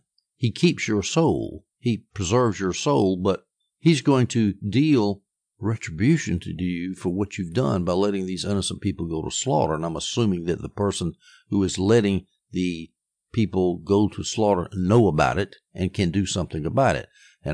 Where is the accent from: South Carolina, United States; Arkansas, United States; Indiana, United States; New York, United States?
South Carolina, United States; the Latin motto that is the motto of my home state of South Carolina.